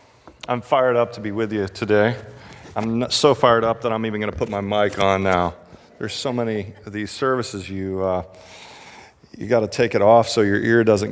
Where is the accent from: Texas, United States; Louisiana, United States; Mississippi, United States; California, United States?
Texas, United States; Houston; Just a little bit about me. I am from Houston.